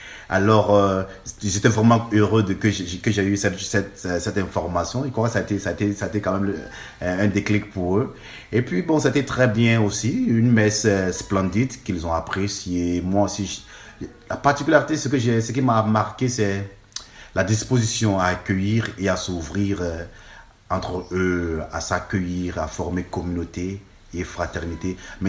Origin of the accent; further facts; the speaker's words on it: Côte d’Ivoire; now in Rome, Italy; Je viens de la Côte d'Ivoire.